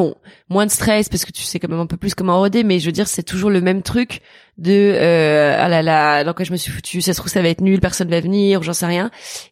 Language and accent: French; Toulouse, Occitanie, France; J'ai grandi à Toulouse. J'ai toujours grandi à Toulouse, et ma famille vient de Lille à l'origine. Donc tous mes cousins, mes grands-parents, enfin tout le monde est à Lille, mais on a bougé pour le boulot de mon père quand moi j'avais un an, je pense, et donc j'ai toujours vécu à Toulouse